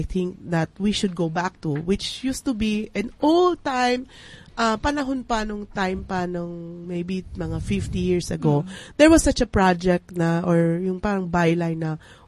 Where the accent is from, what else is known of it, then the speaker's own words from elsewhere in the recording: Mindanao, Philippines; I came from Mindanao.